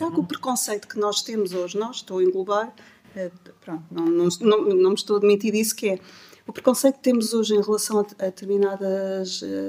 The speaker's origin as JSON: {"language": "Portuguese", "region": "Coimbra", "country": "Portugal", "tie": "born or raised there", "also_born_or_lived": "London", "said": "eu cresci em Coimbra, não é? Pois vivi um ano em Londres, mas cresci"}